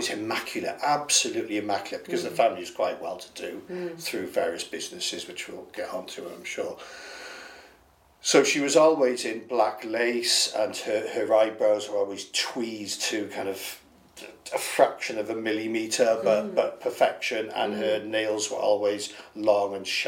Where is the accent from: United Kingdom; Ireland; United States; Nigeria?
United Kingdom; Wales; born there; now in Hastings, United Kingdom; if you go back far enough, kind of a mixture of northern Spain and the Welsh Valleys. More immediately, I was born in South Wales, and then I've lived all over the UK.